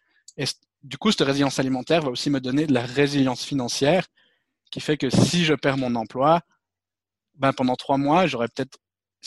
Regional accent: Switzerland; donc moi je suis suisse, je ne sais pas si on l'a dit

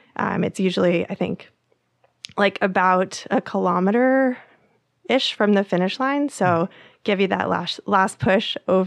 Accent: United States; I grew up in the States. We had to run the mile every year for the presidential fitness test.

